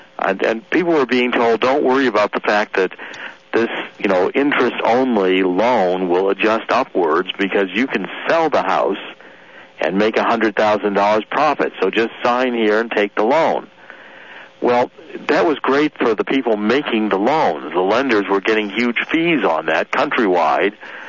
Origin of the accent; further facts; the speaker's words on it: East Cleveland, Ohio, United States; I was born in Cleveland. I was born in East Cleveland. I've lived there, you know, until I was 21 years old.